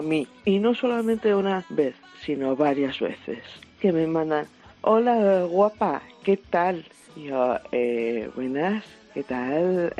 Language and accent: Spanish; Asturias, Spain; Yo, no, yo soy del norte, soy de Asturias.